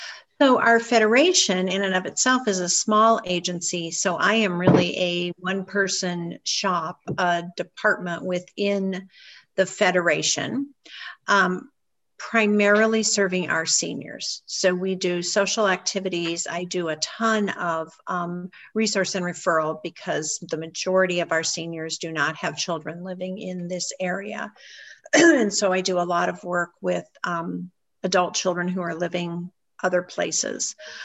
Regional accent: Des Moines, Iowa, United States; I'm from Des Moines, Iowa. We have a very small Jewish community, probably 3,000 people in central Iowa.

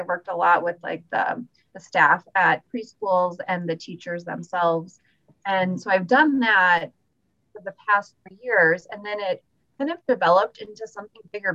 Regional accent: Chicago, Illinois, United States; And I'm from Chicago, so when I moved here, I was like, oh, St. Paul, that's not far, but it's like a different world once you've been here for a while.

